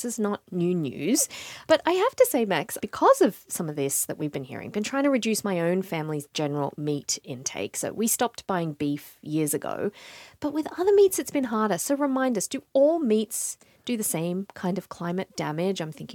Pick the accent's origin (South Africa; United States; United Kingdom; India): India; I'm from India where the cow is sacred to Hindus